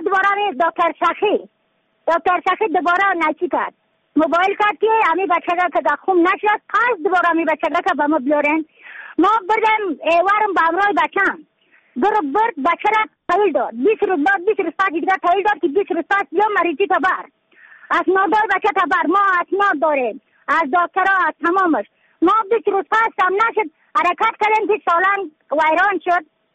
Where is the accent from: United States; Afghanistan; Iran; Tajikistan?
Afghanistan; Badakhshan; از بدخشان هستم، مرکز بدخشان ولسوالی اتکل پایان.